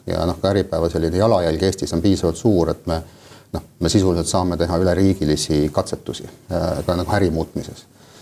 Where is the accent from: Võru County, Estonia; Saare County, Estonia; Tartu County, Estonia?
Saare County, Estonia; Ma olen uhke, ma Saaremalt pärit olen.